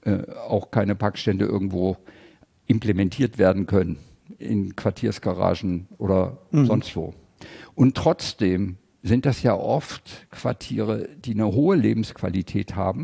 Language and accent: German; South Germany, Germany; ich komme aus Süddeutschland